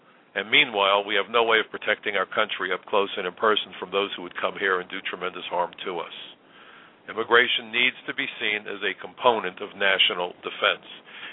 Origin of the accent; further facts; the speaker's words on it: New York City, New York, United States; He comes from the South. I come from the North. He comes from a rural area. I come from New York's biggest, from America's biggest city. He speaks with a Southern accent. I certainly don't.